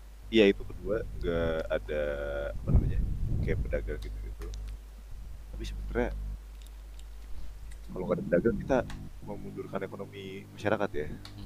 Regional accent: Aceh, Indonesia; Kan saya orang Aceh, oke.

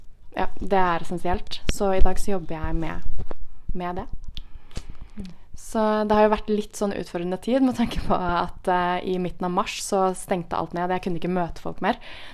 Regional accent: Oslo, Norway; jeg var vant til den rolig, gode oppveksten på Oslo Vest.

